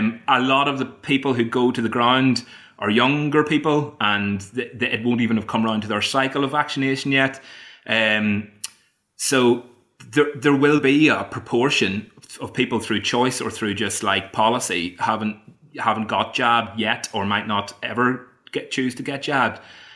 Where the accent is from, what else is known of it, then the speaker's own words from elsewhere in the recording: Ireland; Like, as an Irishman, I have to go home at Christmas, so I often miss the Boxing Day fixtures and things like that.